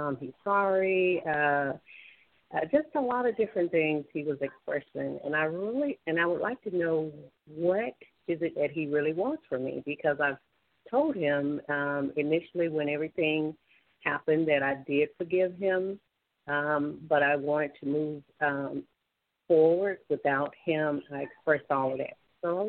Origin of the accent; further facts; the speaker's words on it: Alabama, United States; I'm from Alabama.